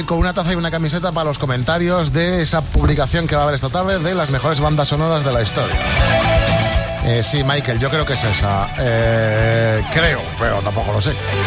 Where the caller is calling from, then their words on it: Seville, Andalusia, Spain; de Sevilla.